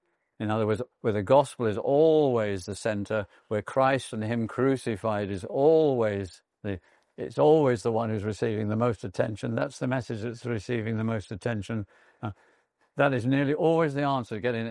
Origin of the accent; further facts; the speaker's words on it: United Kingdom; I can say that as a Brit, can't I?